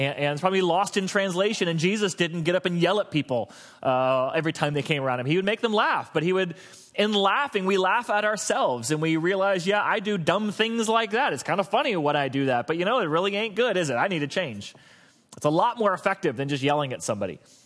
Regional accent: Florida, United States; I grew up in Florida. You never scattered seed even to grow a lawn.

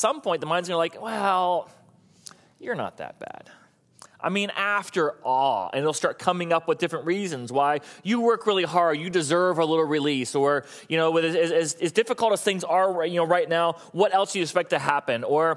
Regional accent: Florida, United States; that's just because I grew up in Florida, that doesn't sound right

